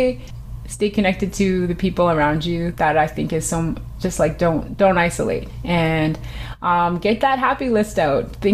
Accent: Scarborough, Ontario, Canada; Yeah, I'm from Scarborough.

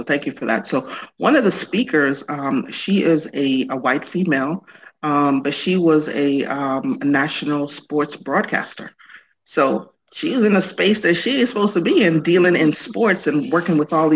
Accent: Antigua & Barbuda; I'm from the Caribbean. My dad is from Mississippi. I was born in Antigua in the Caribbean.

